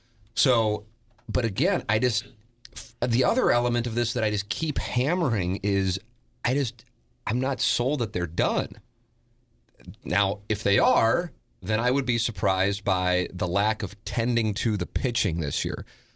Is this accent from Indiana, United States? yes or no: no; New York, United States; Is being a New Yorker, but I don't hate the Cubs